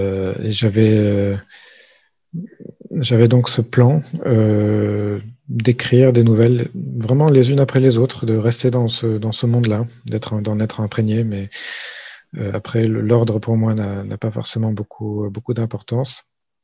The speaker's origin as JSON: {"language": "French", "town": "Brussels", "region": "Brussels-Capital Region", "country": "Belgium", "tie": "born or raised there", "said": "j'ai grandi à Bruxelles, pas loin d'un musée colonial, mais vraiment colonial"}